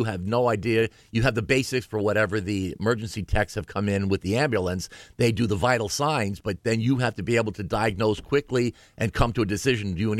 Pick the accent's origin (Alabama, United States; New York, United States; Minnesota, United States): New York, United States; My hometown out Long Island, yeah. The library we had was in an old house, one of those old mansions